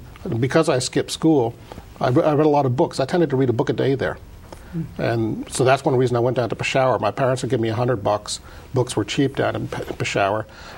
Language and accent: English; New York, United States; also born or lived in Beverly, Massachusetts / Afghanistan; I was born in Beverly, Massachusetts. My father was a professor at the time at Harvard, and then later moved to Brandeis. And then I was raised there in New York when my father moved to Columbia University.